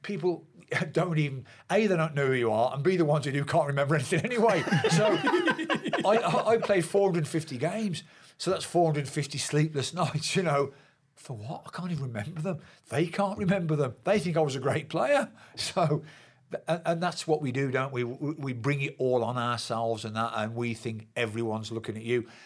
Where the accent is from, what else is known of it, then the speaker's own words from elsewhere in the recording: Birmingham, West Midlands, United Kingdom; I had a difficult time at Birmingham, my hometown club.